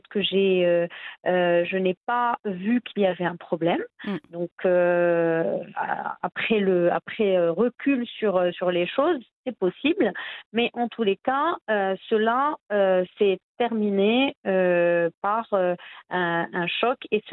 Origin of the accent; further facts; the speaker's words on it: France; also born or lived in abroad in several countries; j'ai grandi en France, j'ai évolué à l'étranger dans plusieurs pays